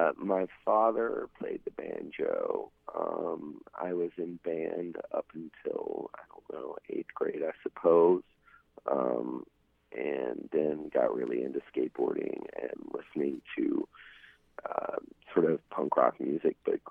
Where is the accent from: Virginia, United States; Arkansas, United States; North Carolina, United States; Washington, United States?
Virginia, United States; Chesapeake; born or raised there; moved away as an adult; now in Richmond, United States